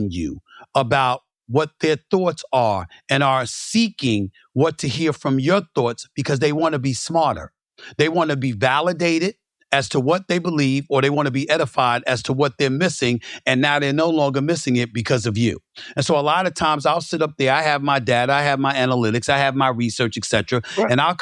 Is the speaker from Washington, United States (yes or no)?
no; Queens, New York, United States; I grew up in Hollis, Queens, New York.